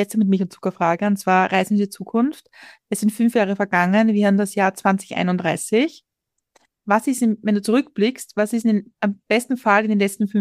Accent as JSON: {"language": "German", "region": "Lower Austria", "country": "Austria", "tie": "born or raised there", "said": "ich bin in Niederösterreich aufgewachsen, in einem Ort, der ungefähr 200 EinwohnerInnen hat."}